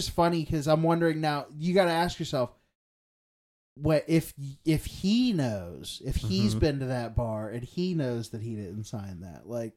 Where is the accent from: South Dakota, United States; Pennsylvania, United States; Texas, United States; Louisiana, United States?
Pennsylvania, United States; we are from the Joe Namath area, so like, we know his niece.